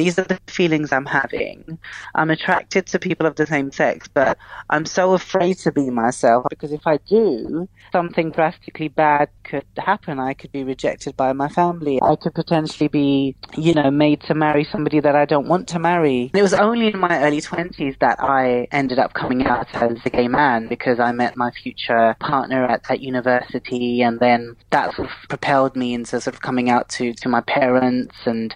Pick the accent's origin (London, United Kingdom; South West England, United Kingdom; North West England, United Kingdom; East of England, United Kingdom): London, United Kingdom; I'm Muslim. I'm British. I'm of Pakistani heritage. And I'm a Londoner.